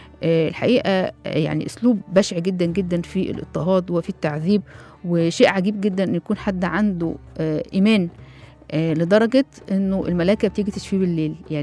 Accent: Egypt; ان احنا عندنا في مصر هنا الأساس في كل شيء

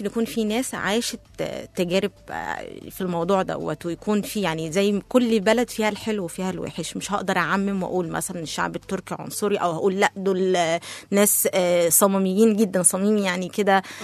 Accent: Egypt; بجد احنا كمصريين او بعرف بصوره عامه عندنا كده الليونه, عندنا البشاشه في وسطنا

